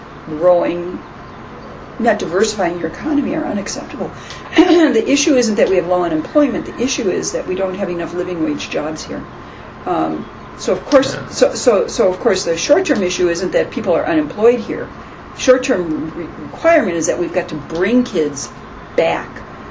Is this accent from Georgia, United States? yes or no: no; Hawaii, United States; I call any organization in this country and say, you don't know me. I'm from Hawaii.